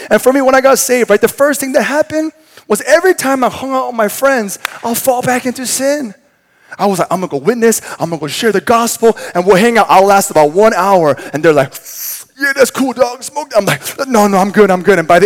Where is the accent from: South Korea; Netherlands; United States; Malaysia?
South Korea; And I was raised in Korea.